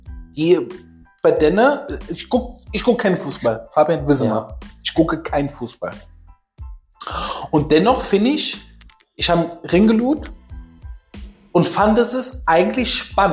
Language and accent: German; Saarbrücken, Saarland, Germany; Wir sind Saarbrücker.